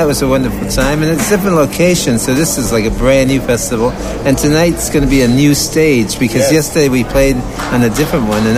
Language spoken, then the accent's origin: English; Detroit, Michigan, United States; I'm born and bred in Detroit